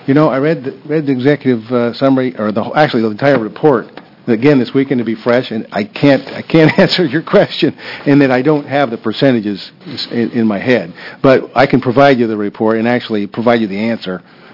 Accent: Coos Bay, Oregon, United States; and I grew up in Coos Bay, so I remember this

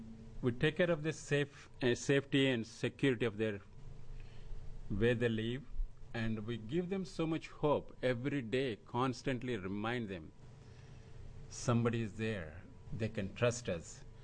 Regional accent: Astoria, United States; I'm from Astoria.

